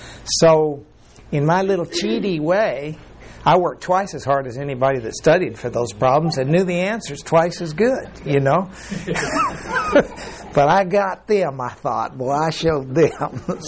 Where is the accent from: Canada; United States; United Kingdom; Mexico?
Mexico; because I was raised in Mexico and I was raised in the established church